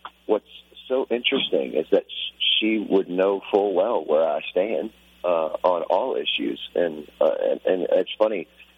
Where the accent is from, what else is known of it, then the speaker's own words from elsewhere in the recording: Texas, United States; we were supposed to play near my hometown, where a lot of my family's from in Texas